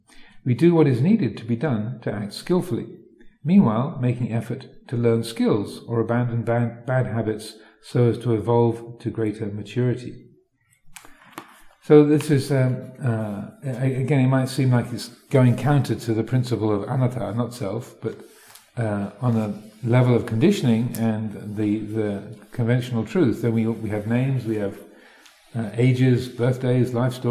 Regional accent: England, United Kingdom; I suddenly began to realize that being English is not normal. It's not the baseline.

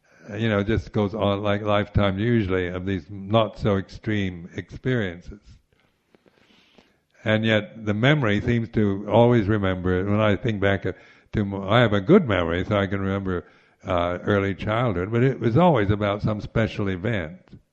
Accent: England, United Kingdom; born there; we identify with the particular place we're English because we're born here.

